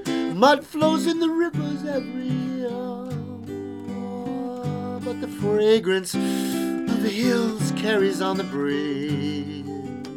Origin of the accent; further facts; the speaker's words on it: Oakland, California, United States; born there; I was born, yes, in Oakland, California. Nice place to be from.